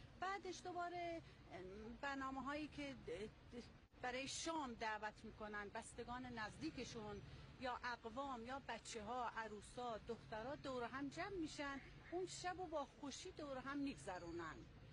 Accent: Kermanshah, Iran; now in Urmia, Iran; نه خیر، من بچه ارومیه نیستم، خودم اصلیتم مال کرمانشاه است، ولی ارومیه زندگی میکنم، خیلی وقت اینجا زندگی میکنم.

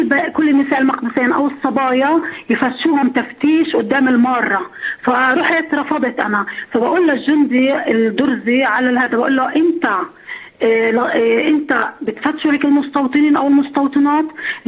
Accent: Jerusalem, Palestine; إحنا كمقدسيين وكنساء من القدس وكشباب.

